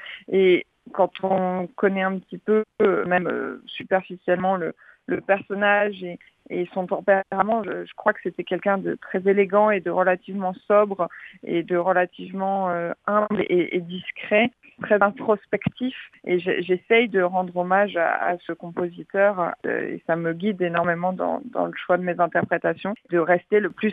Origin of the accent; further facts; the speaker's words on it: France; born there; j'ai du sang russe beaucoup en moi, même si je suis née en France et j'ai un nom très français et j'ai une culture française, mais ma famille vient de là-bas et j'ai grandi avec aussi d'une certaine façon la culture russe et la musique russe.